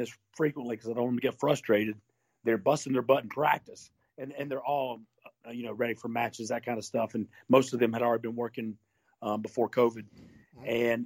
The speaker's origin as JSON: {"language": "English", "region": "North Carolina", "country": "United States", "tie": "born or raised there", "said": "growing up in North Carolina, we talked about this before, growing up on Mid-Atlantic Wrestling and the NWA"}